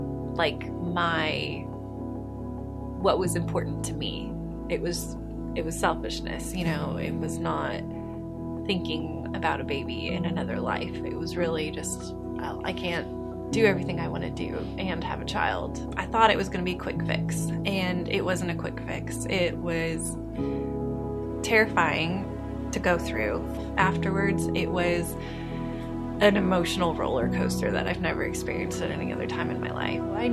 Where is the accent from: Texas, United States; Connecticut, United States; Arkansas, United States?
Arkansas, United States; Brooklyn; I'm from Brooklyn, Arkansas.